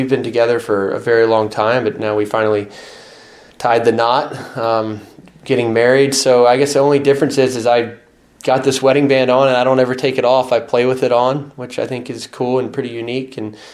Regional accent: United States; And so as an American to be able to every year suit up and take those courts

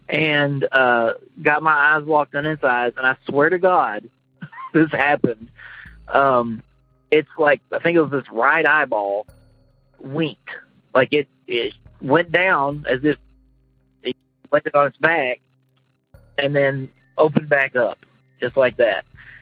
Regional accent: Kansas, United States; from Kansas.

